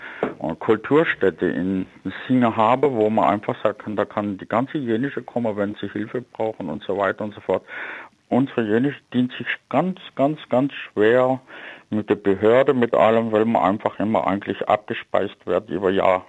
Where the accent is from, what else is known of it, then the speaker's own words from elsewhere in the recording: Germany; Wir sind Deutsche, wir sind in diesem Land geboren und unsere Tradition geht weit, weit, weit zurück.